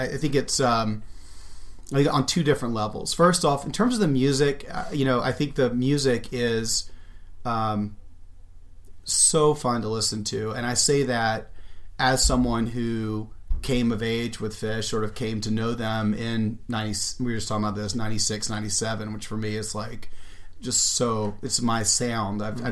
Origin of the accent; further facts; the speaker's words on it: Alabama, United States; But so growing up in Alabama, I wasn't a big music guy.